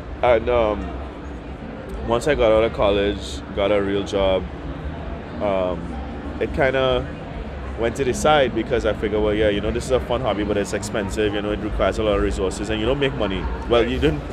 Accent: Trinidad & Tobago; growing up in Trinidad and Tobago, we listened to there's a lot of pop music on the radio, you know.

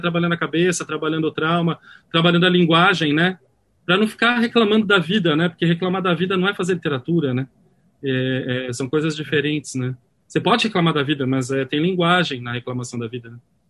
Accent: Campinas, São Paulo, Brazil; born there; eu nasci em Campinas, né? Aí morei um tempo em São Paulo, voltei para Campinas para me formar, né? Fui para São Paulo

